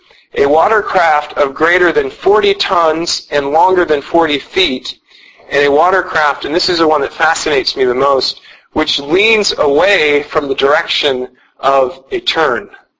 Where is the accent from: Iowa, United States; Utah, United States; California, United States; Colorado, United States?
Iowa, United States; I gave up quickly because, well, I'm from Iowa. And in Iowa, if you have something floating on the water, it's a boat.